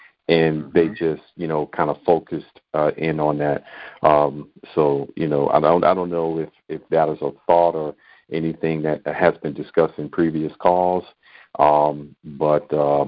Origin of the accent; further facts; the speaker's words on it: Atlanta, Georgia, United States; I'm from the Atlanta area.